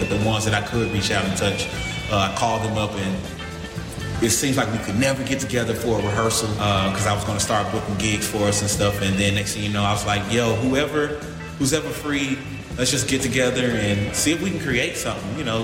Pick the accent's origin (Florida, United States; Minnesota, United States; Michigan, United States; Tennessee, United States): Tennessee, United States; Memphis; Growing up in Memphis, of course, our culture, our history is amazing.